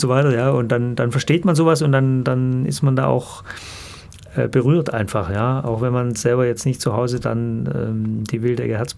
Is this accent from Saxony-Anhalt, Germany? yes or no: no; Böblingen, Baden-Württemberg, Germany; accent: Swabian; also born or lived in Sindelfingen; ich bin in Sindelfingen im Krankenhaus geboren, bin in Böblingen aufgewachsen, also gar nicht so weit weg von Bietigheim hier. Und ja, also man hört es, wenn ich mit Schwaben rede, merkt man sofort, weil dann rutsche ich so noch stärker ins Schwäbische. Mhm. Aber ja, ich bin Schwabe